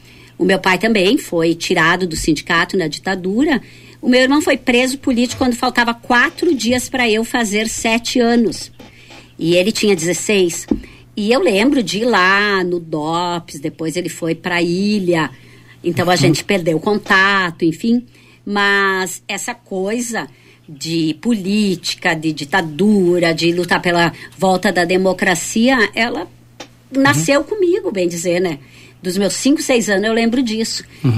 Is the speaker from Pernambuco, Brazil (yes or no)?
no; Caxias do Sul, Rio Grande do Sul, Brazil; eu sou caxiense da gema, porque eu nasci em Caxias, sou filha de pai e mãe caxiense também, e convivi aqui, saí um pequeno período para morar em Porto Alegre, mas passei minha vida inteira praticamente aqui em Caxias